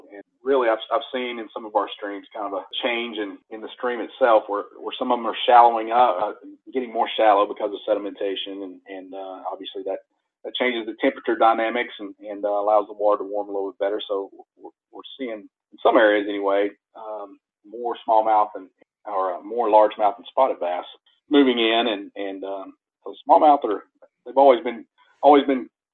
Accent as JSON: {"language": "English", "region": "Arkansas", "country": "United States", "tie": "born or raised there", "said": "growing up in South Central Arkansas, we catch mostly warm water species."}